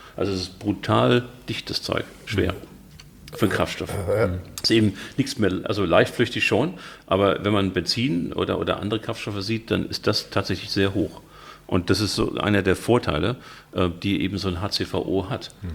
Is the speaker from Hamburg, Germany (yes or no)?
yes; Hamburg, Germany; kannte ich als Hamburger gar nicht.